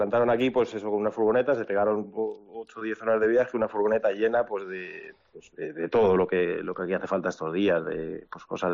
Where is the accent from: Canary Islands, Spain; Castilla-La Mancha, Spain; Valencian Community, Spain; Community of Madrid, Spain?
Valencian Community, Spain; Bugarra; Pues a ver, en mi pueblo, en Bugarra, sobre todo afectó a la parte de abajo del pueblo, por allí pasa el río Turia